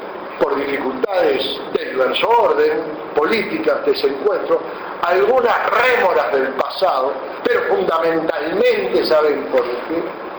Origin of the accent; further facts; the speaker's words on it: Uruguay; Yo cuando digo y hablo en plural, como uruguayo que soy, también nos toca a nosotros espantar fantasmas.